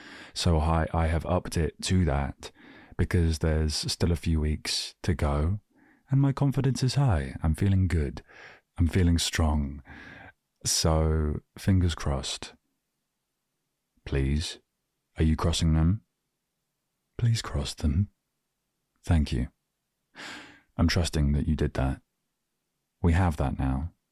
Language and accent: English; South of England, United Kingdom; I'm from the South